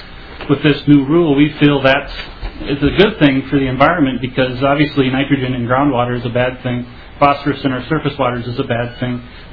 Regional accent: North Mankato, Minnesota, United States; I'm from North Mankato, Minnesota.

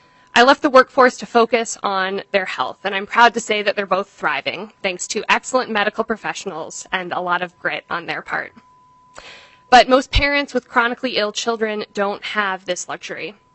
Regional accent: Minnesota, United States; as a Minnesotan, I believe we can do it.

